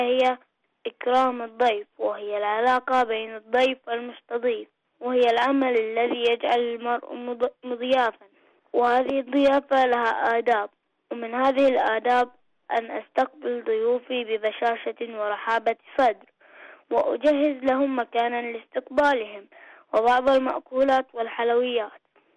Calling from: Bahrain; من البحرين.

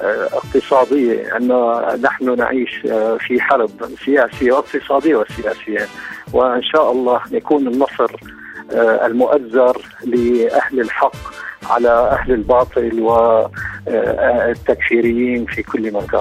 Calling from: Damascus, Damascus Governorate, Syria; ونحن ندعو لكم من سوريا الحبيبة ولا ننساكم إن شاء الله. سلام وأنتم بألف خير،

